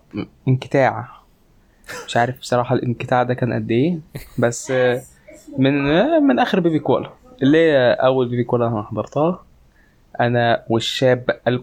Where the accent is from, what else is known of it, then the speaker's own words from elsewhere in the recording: Egypt; انا مصري بس يعني. مش ما عنديش جنسيات. هو مصر. انا مصري.